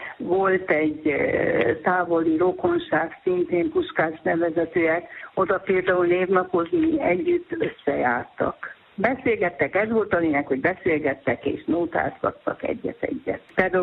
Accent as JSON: {"language": "Hungarian", "region": "Transylvania", "country": "Romania", "said": "Mi Erdélyből származunk"}